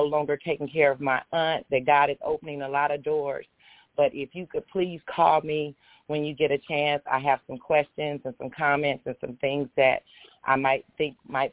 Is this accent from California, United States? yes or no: yes; California, United States; We're from California.